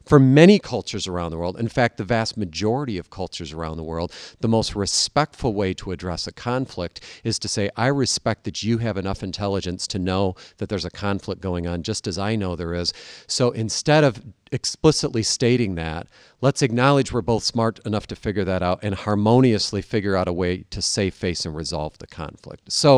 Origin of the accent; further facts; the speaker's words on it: United States; So I might have to work extra hard, for example, as an American to build trust in certain places around the world